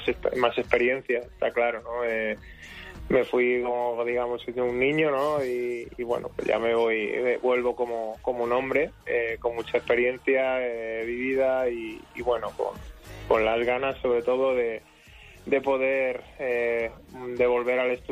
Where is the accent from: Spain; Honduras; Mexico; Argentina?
Spain; Madrid, Community of Madrid; Sí, regreso a casa después de tanto tiempo, 10 años desde que me fui de Madrid, 13 desde que me fui de estudiantes, así que muy contento.